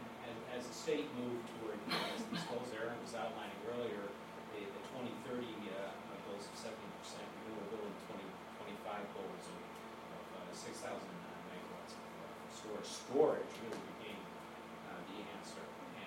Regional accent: Ulster, New York, United States; I'm not from Catskill, but from the town of Ulster.

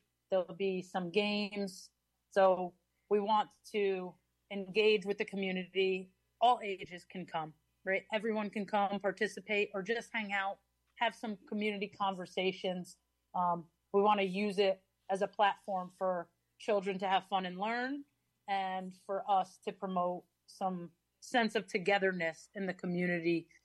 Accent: Hudson, United States; Like I said before, I was born and raised in Hudson.

